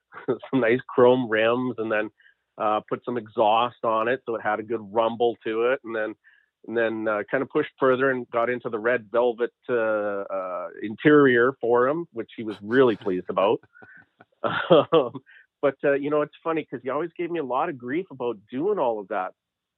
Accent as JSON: {"language": "English", "town": "Calgary", "region": "Alberta", "country": "Canada", "tie": "born or raised there", "said": "I grew up in Calgary"}